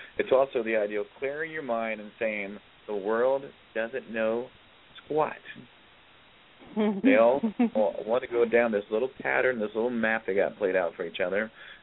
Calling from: Ohio, United States; I'm in Ohio, and Bree is in Montana.

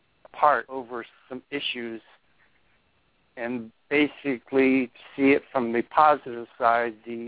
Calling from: Ithaca, New York, United States; from Ithaca.

